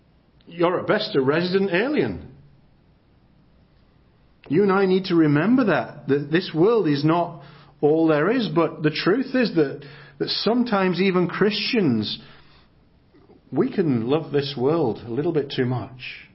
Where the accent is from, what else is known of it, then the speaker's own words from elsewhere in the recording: England, United Kingdom; now in United States; I'm from England, and others of you are from different places.